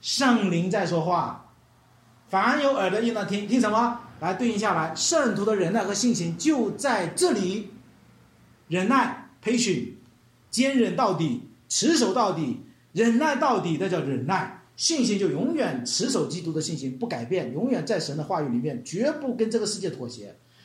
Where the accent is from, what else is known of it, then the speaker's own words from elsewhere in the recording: China; 啊，我们中国人说，哎呀，一提到四就死，对不对？